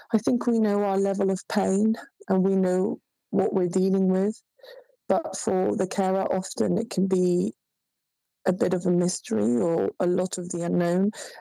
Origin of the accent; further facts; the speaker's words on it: Italy; And I was going to Italy because we were married in Italy, in my hometown.